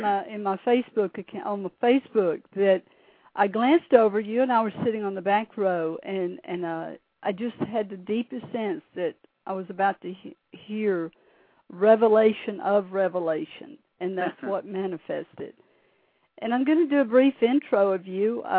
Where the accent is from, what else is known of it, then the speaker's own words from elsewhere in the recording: the South, United States; accent: southern; My southern accent, Phil. You'll have to forgive me.